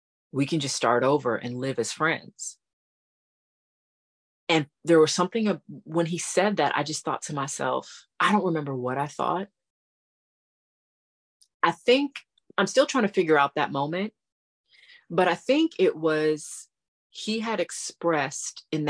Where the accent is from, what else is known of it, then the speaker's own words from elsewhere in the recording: Florida, United States; also born or lived in Massachusetts; He was a business owner in Florida, because I was born in Massachusetts, but I was raised in Florida.